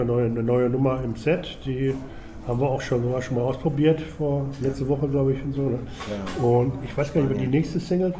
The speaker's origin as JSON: {"language": "German", "town": "Herne", "region": "North Rhine-Westphalia", "country": "Germany"}